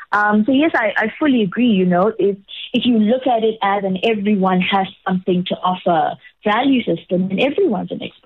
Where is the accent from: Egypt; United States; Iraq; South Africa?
South Africa; Durban, KwaZulu-Natal; moved away as an adult; now in Johannesburg, South Africa; I am from Durban, actually. So I'm from a place called Paxos. That's where I was born and raised. And currently I live in Johannesburg. So I moved here in 2010 to study, and I have not left.